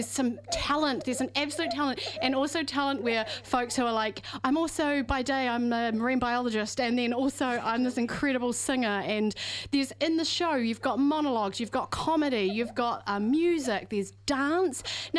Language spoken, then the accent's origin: English; Greymouth, West Coast, New Zealand; I grew up in Greymouth on the west coast of the South Island, so I absolutely know the buzz.